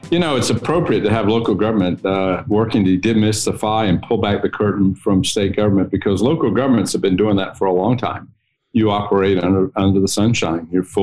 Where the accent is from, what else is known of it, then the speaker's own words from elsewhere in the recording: West Eau Gallie, Florida, United States; as a kid growing up in Brevard County, Florida, in O'Galley, Florida, West O'Galley, in the country